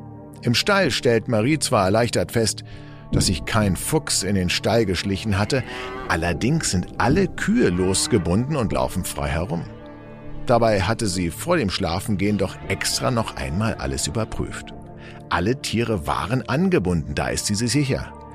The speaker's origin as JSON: {"language": "German", "region": "Berlin", "country": "Germany", "tie": "born or raised there", "said": "ich bin in Eichkamp groß geworden."}